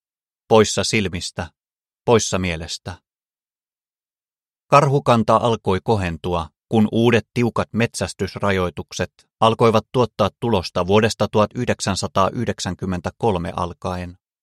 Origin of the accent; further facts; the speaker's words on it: South Karelia, Finland; Lapsuuteni Etelä-Karjalassa en ollut missään tekemisissä karhun kanssa